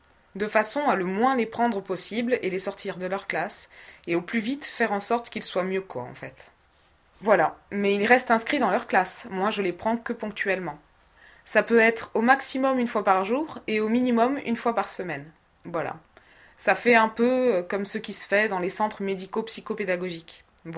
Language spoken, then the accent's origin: French; Biarritz, Nouvelle-Aquitaine, France; Je suis née ici, hein, puis j'ai toujours habité ici. Voilà. Pur produit, pur produit.